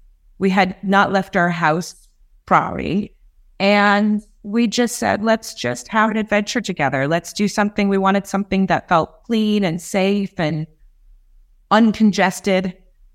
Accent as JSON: {"language": "English", "town": "Los Angeles", "region": "California", "country": "United States", "said": "I'm obviously from LA. I'm from California."}